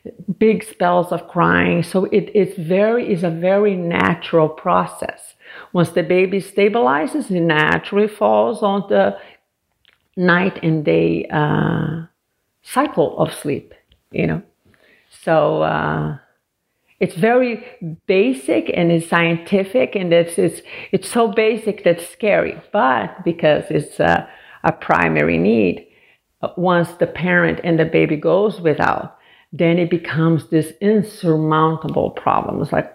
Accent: Brazil; moved away; Well, I'm originally from Brazil, and I moved here 30-some years ago.

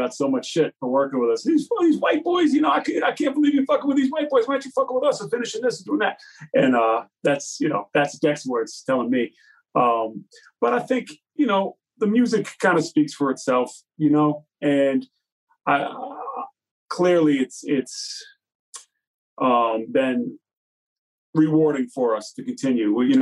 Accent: Massachusetts, United States; and I grew up out here in Mass

